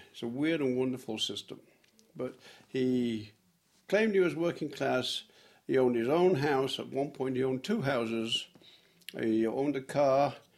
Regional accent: Sheffield, Yorkshire and the Humber, United Kingdom; born there; I was born in Sheffield, England.

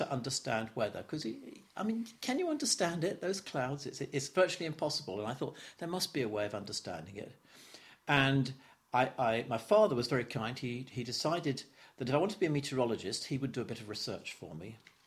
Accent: Southgate, London, United Kingdom; born there; I was born on the 27th of October 1942, and I was born in Southgate in London.

